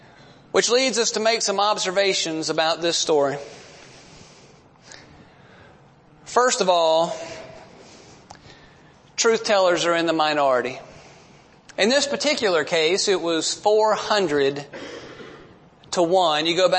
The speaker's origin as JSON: {"language": "English", "region": "Georgia", "country": "United States", "tie": "born or raised there", "said": "for me, growing up in South Georgia, that's sulfur water."}